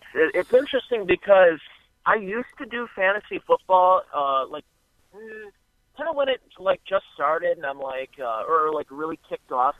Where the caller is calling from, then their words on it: Canton, Ohio, United States; I'm not from Cleveland. I'm in Canton right now.